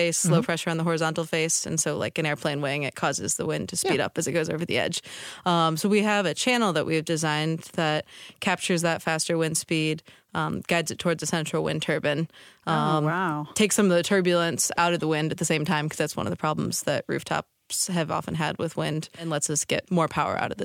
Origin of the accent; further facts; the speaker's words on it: Ohio, United States; now in St. Louis, United States; I grew up in Ohio. I went to engineering school at Olin College of Engineering in Boston.